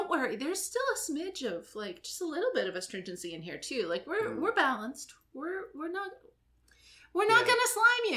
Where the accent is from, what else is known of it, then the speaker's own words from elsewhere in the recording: Texas, United States; Yankee. I was raised in Texas.